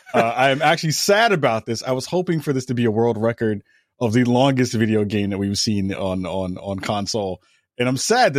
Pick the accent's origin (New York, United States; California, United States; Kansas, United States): New York, United States; I am not even a Cowboy hater, but as a New Yorker, that just brings me joy